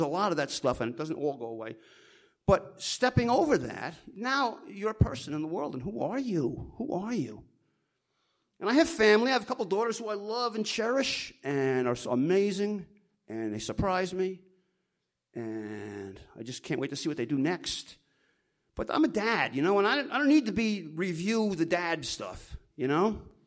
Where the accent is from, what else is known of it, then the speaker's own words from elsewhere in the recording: New York, United States; and I was from New York and this and that, and okay.